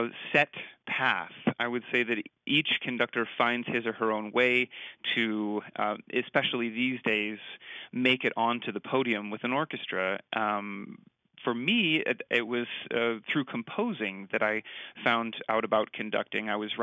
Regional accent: St. Louis, Missouri, United States; I remember some early piano teachers growing up in St. Louis who really inspired me to, pursue harder and harder repertoire

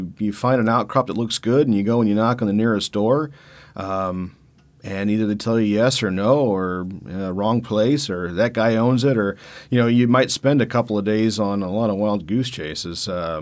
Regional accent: St. Louis, Missouri, United States; also born or lived in Ferguson, United States; growing up in St. Louis, there wasn't a whole lot of opportunity to do that, especially with two blue-collar, you know, parents in Ferguson, Missouri, of all places.

